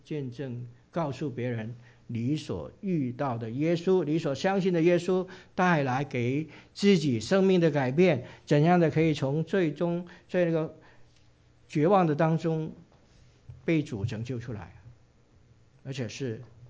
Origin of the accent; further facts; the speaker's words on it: Guangdong, China; 因为啊在那个我们广东人来讲哈，送书呢，输跟输赢的输呢是同音的啊